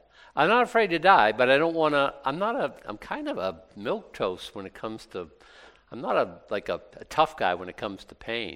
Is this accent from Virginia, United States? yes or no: no; Boston, Massachusetts, United States; What? I grew up in Boston.